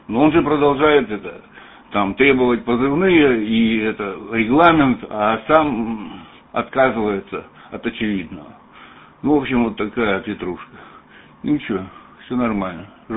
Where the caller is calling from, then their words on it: Belgium; Мы сейчас из Бельгии, поэтому... по местному позывному национальному.